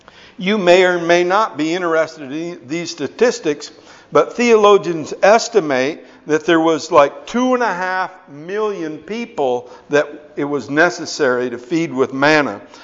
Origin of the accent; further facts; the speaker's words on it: United States; I'm an American. Maybe you can tell that by my accent.